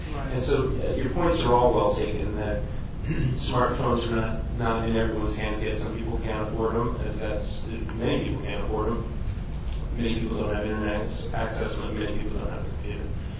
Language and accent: English; New York, United States; I mean, I come from the New York area.